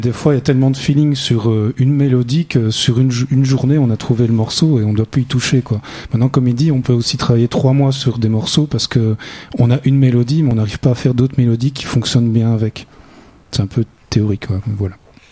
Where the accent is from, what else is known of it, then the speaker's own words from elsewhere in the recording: Mussy-la-Ville, Wallonia, Belgium; now in Arlon, Belgium; Moi, je viens de Mussy-la-Ville, mais avant j'étais à Arlon.